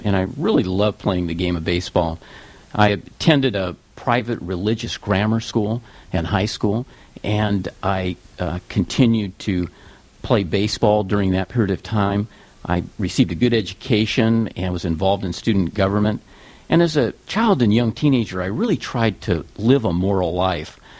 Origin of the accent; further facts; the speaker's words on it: San Leandro, California, United States; also born or lived in Oakland; I was born in Oakland, California. And at age six, my parents moved to the nearby city of San Leandro, where I spent most of my years growing up.